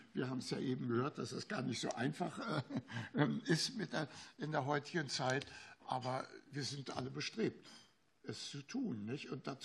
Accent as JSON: {"language": "German", "town": "Leipzig", "region": "Saxony", "country": "Germany", "said": "Wenn ich komme übrigens aus Leipzig, Lütschena ist ein Ort 20 Kilometer entfernt."}